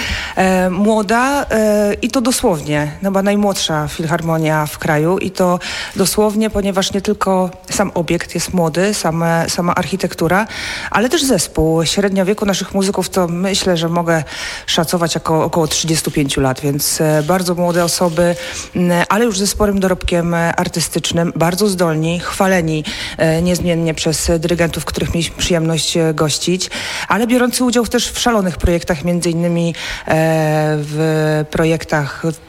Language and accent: Polish; Gorzów Wielkopolski, Lubusz Voivodeship, Poland; Tak, jestem rodowitą gorzowianką.